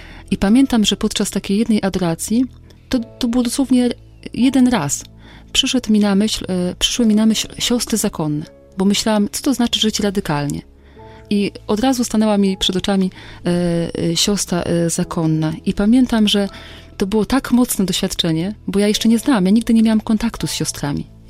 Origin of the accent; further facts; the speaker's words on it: Olsztyn, Warmian-Masurian Voivodeship, Poland; Ja pochodzę z Olsztyna, tam nie utrzymywałam żadnego kontaktu z siostrami.